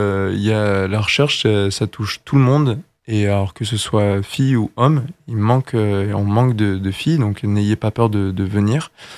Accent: France; accent: French; Ils m'ont vu arriver avec mon petit accent français.

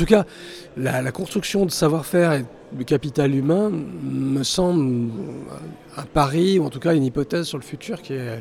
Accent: France; Évidemment, moi je suis français aussi, je suis franco-suisse

